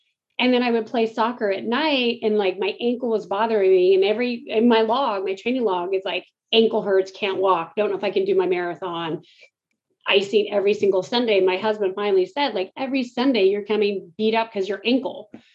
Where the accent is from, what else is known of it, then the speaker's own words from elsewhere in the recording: El Dorado Hills, California, United States; I was born here in El Dorado Hills.